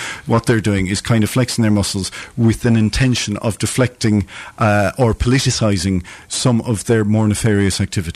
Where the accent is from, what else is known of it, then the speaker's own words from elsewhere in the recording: Ireland; born there; I'm not a practicing Catholic or anything like that. I was born in the Republic of Ireland